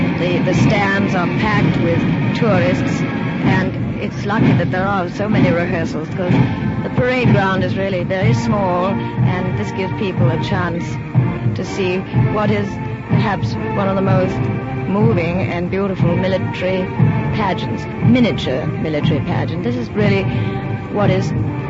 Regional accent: United Kingdom; well, I guess, being British, I'll call it a Scotch mist that's descending.

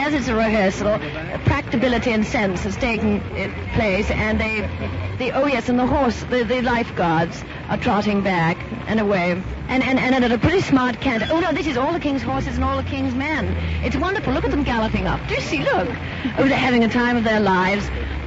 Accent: United Kingdom; well, I guess, being British, I'll call it a Scotch mist that's descending.

